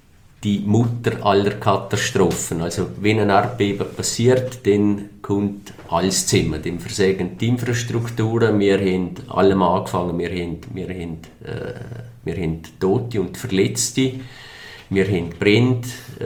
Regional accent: Liechtenstein; es haben wir als Liechtensteiner in der Hand

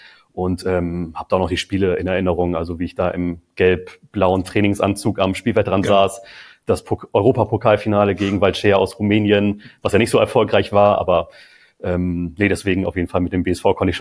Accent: Buxtehude, Lower Saxony, Germany; Ich bin selber gebürtiger Buxtehuder

